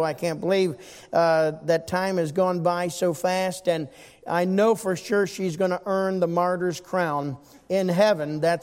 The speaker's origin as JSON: {"language": "English", "town": "Berea", "region": "Ohio", "country": "United States", "tie": "born there", "said": "I was born in Berea Hospital in 1961, as before it became Southwest General, and was born there, came here."}